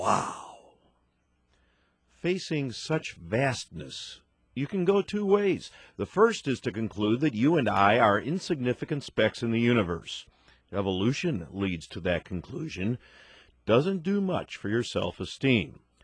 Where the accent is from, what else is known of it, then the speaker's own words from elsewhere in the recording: Illinois, United States; I grew up near Chicago, where the city lights block out most of the stars.